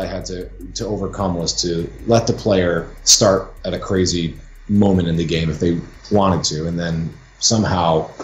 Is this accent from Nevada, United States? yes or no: no; Connecticut, United States; I always wanted to be a game designer, but I grew up in Connecticut, and there was like, especially back then, there was like, there's nothing.